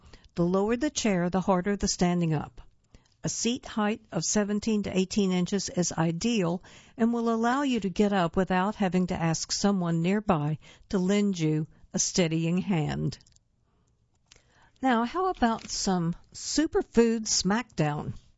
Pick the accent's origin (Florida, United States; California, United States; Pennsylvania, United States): Florida, United States; Largo; I chose to document an old cinema near my hometown of Largo, Florida.